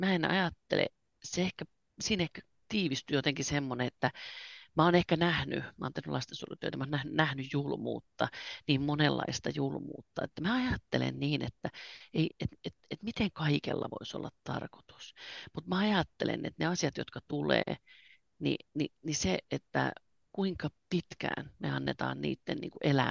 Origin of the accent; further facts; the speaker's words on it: Turku, Southwest Finland, Finland; also born or lived in Salla / Uusikaupunki; now in Muonio, Finland; Me ollaan siis Sallassa syntyneitä. Me ollaan Turkuun muutettu vanhempien kanssa pienenä tyttönä, eli Varsinais-Suomessa eletty. Ja mä olen kasvattanut 3 lastani Uudessakaupungissa.